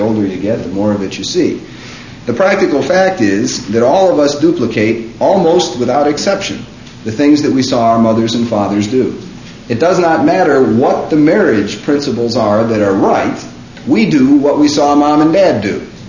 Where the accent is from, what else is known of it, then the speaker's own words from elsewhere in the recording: Chicago, Illinois, United States; I come from Chicago.